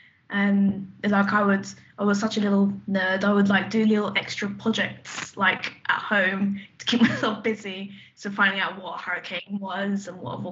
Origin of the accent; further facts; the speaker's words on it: Milton Keynes, South East England, United Kingdom; also born or lived in Luton; I was born in Luton and raised in Milton Keynes in the UK.